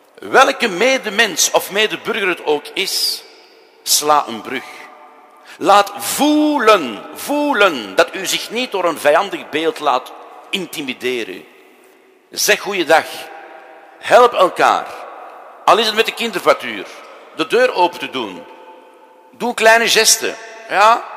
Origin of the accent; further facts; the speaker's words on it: Flanders, Belgium; ik moet u zeggen, ik ben ook Vlaming en ik ben fier op mijn eigen cultuur.